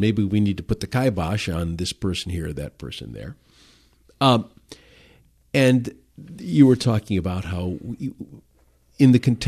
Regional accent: Detroit, Michigan, United States; now in Grand Rapids, United States; I didn't really learn of this woman and her true mission until I moved here to Grand Rapids. But growing up in Detroit, my father's secretary would say some things that I found were interesting

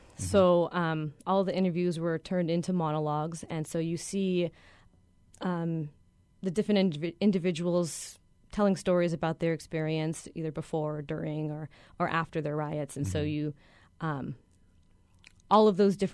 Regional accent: Los Angeles, California, United States; I grew up in Los Angeles, yes, yes. And I was in elementary school when the riots broke out.

